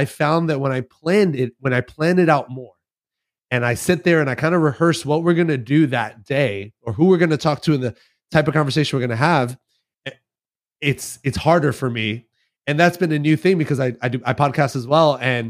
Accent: New York City, New York, United States; I'm from New York City originally.

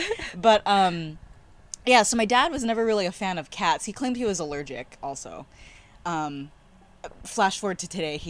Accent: Waianae, Hawaii, United States; So I grew up in Waianae, actually.

